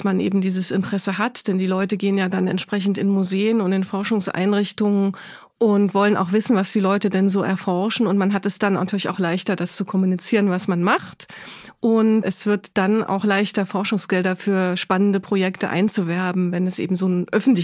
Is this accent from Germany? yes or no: yes; Weimar, Thuringia, Germany; Und bei uns in Weimar, wo ich herkomme, gibt es ganz viel Versteinerungen auf den Feldern